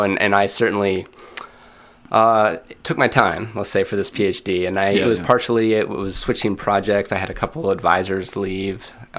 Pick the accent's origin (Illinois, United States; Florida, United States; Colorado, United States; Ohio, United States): Colorado, United States; Durango; Durango, Colorado, southwest corner.